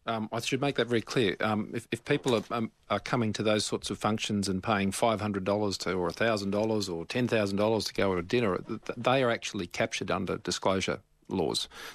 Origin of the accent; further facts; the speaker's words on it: New South Wales, Australia; I know here in my home state of New South Wales